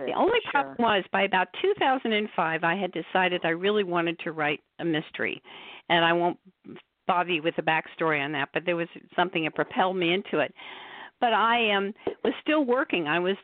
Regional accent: New York, United States; I grew up in the Metropolitan Museum of Art in New York, and I just love art

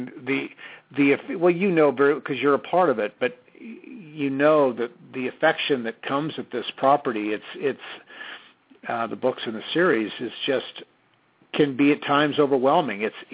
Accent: Stockton, California, United States; California's beautiful Central Valley, sort of the breadbasket, one of the breadbaskets of America. And I came down from Stockton and started working on Little House on May 22nd, 1979

